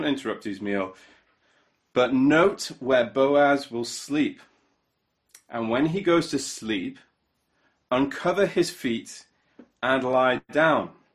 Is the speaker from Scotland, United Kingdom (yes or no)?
no; Newcastle upon Tyne, North East England, United Kingdom; As most of you know, I grew up in Newcastle.